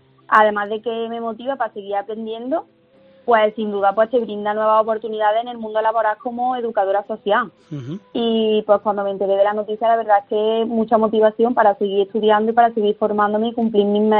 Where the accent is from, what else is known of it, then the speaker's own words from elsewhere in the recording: Villafranca de Córdoba, Andalusia, Spain; Soy de un pueblo de Córdoba, de Villafranca.